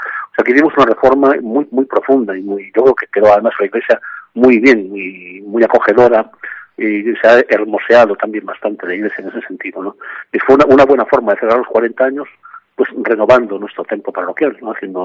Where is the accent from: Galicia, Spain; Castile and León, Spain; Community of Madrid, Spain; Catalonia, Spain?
Galicia, Spain; Betanzos; De la provincia de La Coruña.